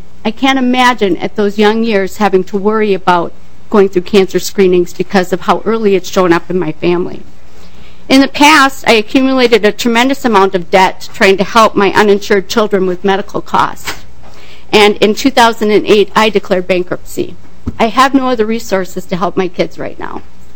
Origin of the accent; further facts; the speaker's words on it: Rochester, Minnesota, United States; I'm from Rochester.